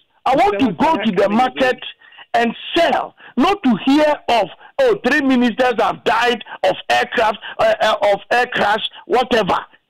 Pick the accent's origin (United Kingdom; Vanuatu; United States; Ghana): Ghana; By my concern as a Ghanaian, is that we shouldn't express pettiness over good people that we are losing.